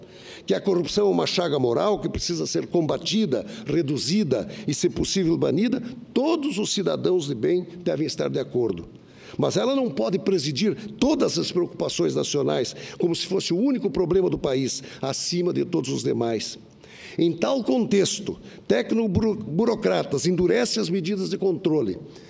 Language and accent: Portuguese; Santa Catarina, Brazil; Mas lá no meu estado de Santa Catarina